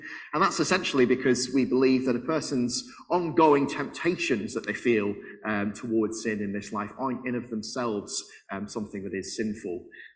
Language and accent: English; Preston, North West England, United Kingdom; I come from Preston, so I've only driven an hour or so to get in this morning. I'm part of a Church of England church in Preston